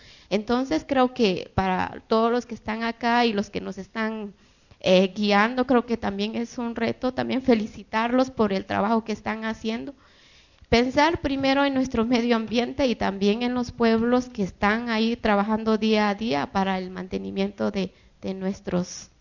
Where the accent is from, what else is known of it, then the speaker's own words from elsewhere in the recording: Guatemala; yo pienso en una organización de mi pueblo, de donde vengo, es una asociación de mujeres